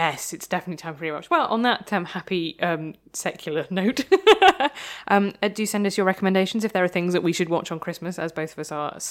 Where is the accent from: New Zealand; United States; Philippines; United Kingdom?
United Kingdom; Midlands; And B, I'm from the Midlands.